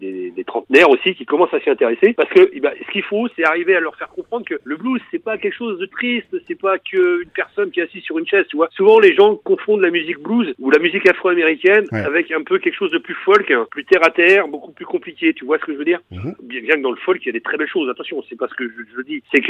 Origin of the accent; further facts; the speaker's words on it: Normandy, France; also born or lived in Loire-Atlantique / Vienne / Vendée; j'ai vécu un grand moment de ma jeunesse, j'ai vécu dans le Calvados, donc moi que tu dois connaître, hein, j'habitais au Nez-sur-Redon.